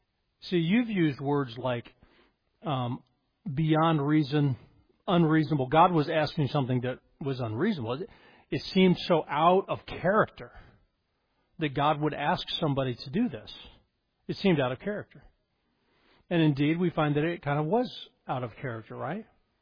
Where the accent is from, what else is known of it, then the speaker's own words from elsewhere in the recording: Colorado, United States; You know, I grew up in Colorado. We would see rodeos.